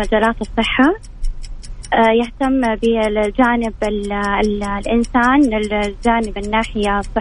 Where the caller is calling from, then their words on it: Al-Qassim, Saudi Arabia; من القصيم.